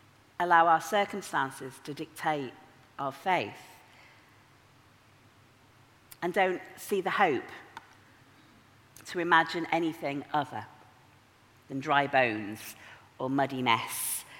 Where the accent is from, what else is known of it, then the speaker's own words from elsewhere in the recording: Yorkshire and the Humber, United Kingdom; I'm from Yorkshire. I love all of Yorkshire